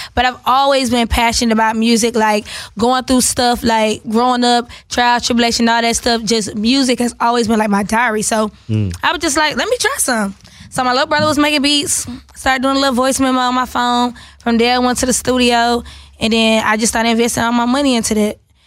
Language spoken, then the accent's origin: English; Riverdale, Georgia, United States; also born or lived in Maryland / Atlanta; So first, I was born in Maryland, but I moved to Atlanta as a baby on the west side. So I was there in Magnolia Park till like 8. Then I moved to the south side. That's where I'm really from. Clayton County, Riverdale